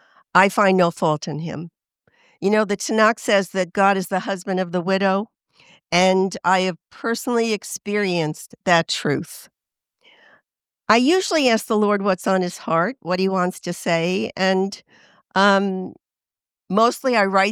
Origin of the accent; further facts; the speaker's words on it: New York, United States; because I'm originally from New York